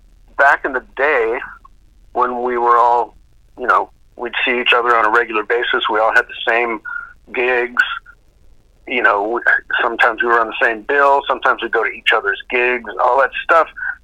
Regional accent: Duluth, Minnesota, United States; I was from Duluth, Minnesota.

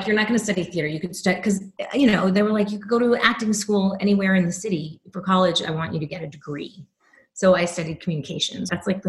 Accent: New York, United States; I'm a New Yorker.

